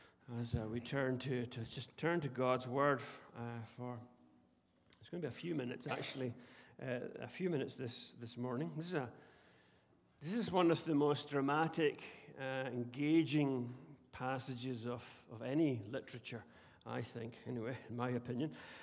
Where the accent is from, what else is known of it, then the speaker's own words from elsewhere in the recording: Scotland, United Kingdom; accent: Scottish; And if my Scottish accent comes on really thick and strong, forgive me.